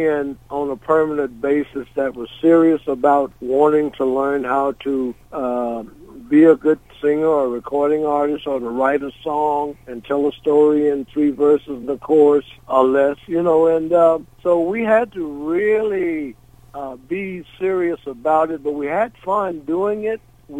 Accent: Memphis, Tennessee, United States; really old home week because with Steve and Booker and Eddie and Sam Moore and Justin Timberlake, we're all from Memphis.

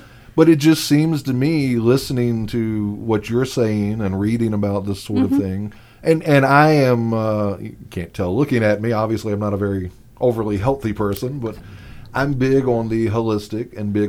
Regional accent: Virginia Beach, Virginia, United States; Off topic, but I'm from the Virginia Beach area and Edgar Cayce, Association for Research and Enlightenment.

